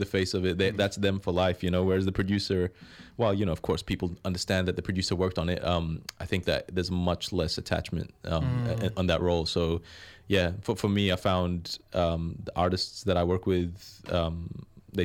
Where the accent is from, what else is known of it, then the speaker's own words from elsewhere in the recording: New Zealand; my high school experience as a Kiwi Iraqi kid